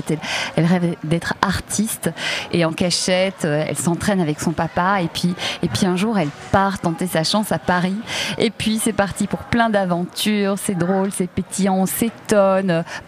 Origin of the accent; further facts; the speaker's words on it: Belgium; on vient tous les deux de Belgique